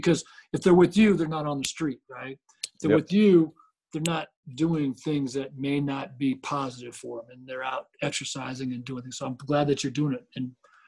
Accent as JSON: {"language": "English", "town": "San Diego", "region": "California", "country": "United States", "tie": "born or raised there", "said": "I play with my buddies I grew up with in San Diego home"}